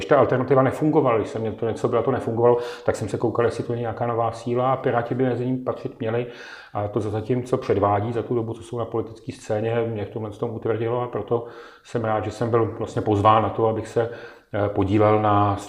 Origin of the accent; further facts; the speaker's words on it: Prague, Czechia; Vyrůstal jsem nejdřív v Praze, pak jsem se v podstatě profesně dostal i lidsky, to znamená svým bytím na Středočeského kraje